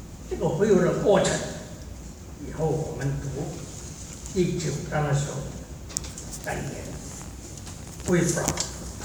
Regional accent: China; 我们中国人有一句话

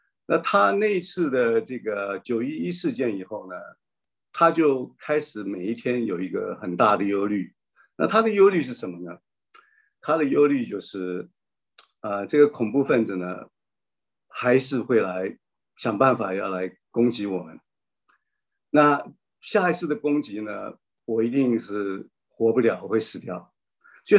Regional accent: China; 其实呢，很多时候好像就像我们中国人讲的，就是船到桥头，哎，它就自然直了。

